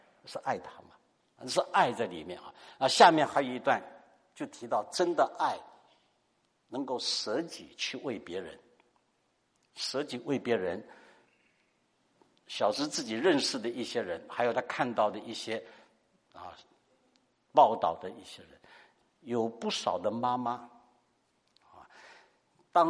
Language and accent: Chinese; Fuzhou, Fujian, China; 因为他忘了我是福州人哈